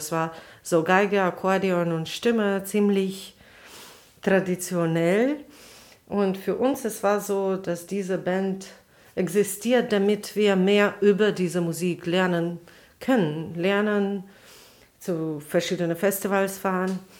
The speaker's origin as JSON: {"language": "German", "region": "Riga", "country": "Latvia", "second_language": "German", "moved": "yes", "lives_now": "Berlin, Germany", "said": "Ich komme aus Riga, Lettland und wohne zurzeit in Berlin."}